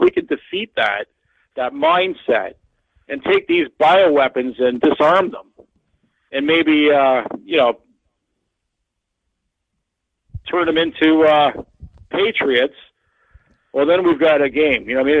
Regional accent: Canada; when it comes to being Canadian

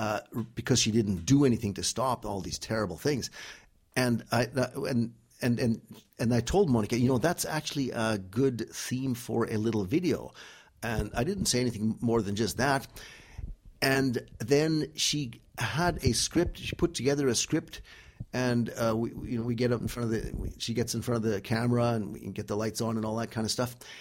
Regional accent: Canada; when we were slowly being indoctrinated growing up in Canada

